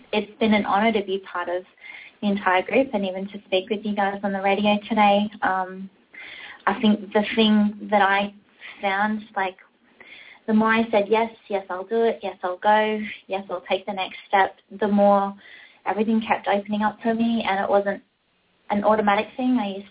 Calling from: Los Angeles, California, United States; Yes, I'm calling from Los Angeles today.

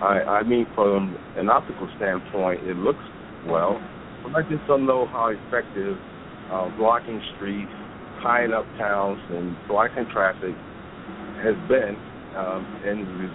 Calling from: Connecticut, United States; I'm calling from Connecticut.

